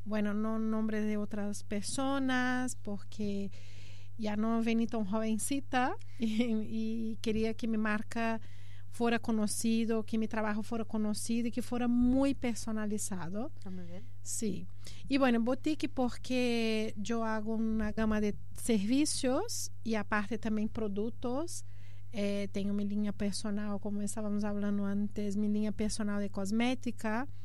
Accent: Brazil; Spanish is a second language; now in Spain; Soy brasileña y ahí nos cuidamos mucho. Ao emigrar aquí hace 8 años.

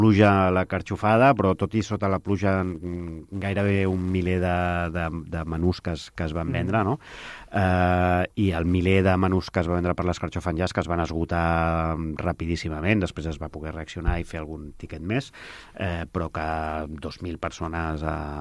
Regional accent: El Prat de Llobregat, Catalonia, Spain; Allà on anem i diem que som del Prat i que el Prat és el nostre lloc al món.

